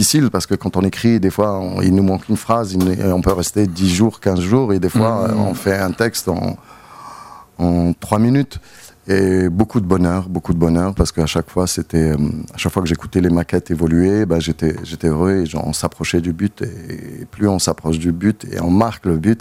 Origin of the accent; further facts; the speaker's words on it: Algeria; je suis né en Algérie, j'ai grandi en Algérie, toute mon enfance.